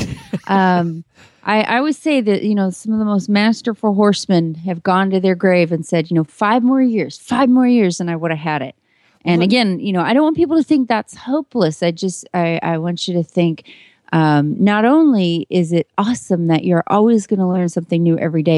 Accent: Kemp, Texas, United States; from Kemp, Texas.

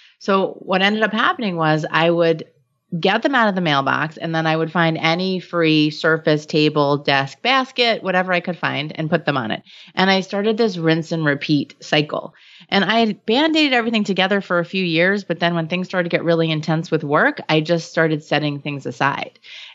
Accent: New York, United States; which is funny because I'm Jewish and from New York, but that's okay.

